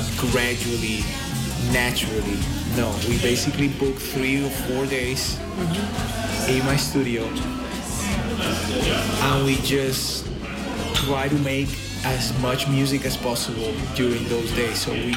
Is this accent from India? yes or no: no; Venezuela; when I was growing up in Venezuela.